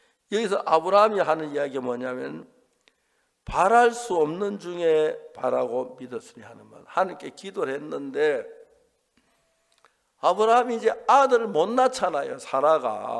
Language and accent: Korean; Seonsan, North Gyeongsang, South Korea; 저는 대한예수교 장로에서 그 선산, 제 고향 경북 선산인 선산교회를 다녔어요.